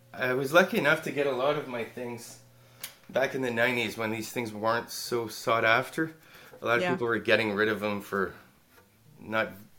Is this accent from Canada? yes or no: yes; Sudbury, Ontario, Canada; I'm originally from Sudbury, Ontario. about 6 hours from here.